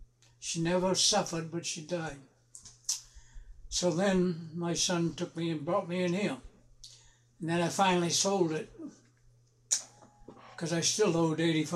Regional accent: Maine, United States; I come from Maine. Mm-hmm. Always hunted and fished.

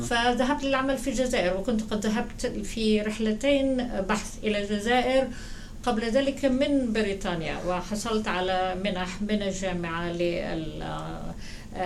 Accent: Egypt; also born or lived in Jerusalem, Palestine; now in United States; أنا أصلاً فلسطينية من القدس، وولدت في القدس، وعائلتي هاجرت إلى مصر عام 48، وهذا هو ارتباطي بمصر. فإذا كبرت بمصر ودرست هناك،

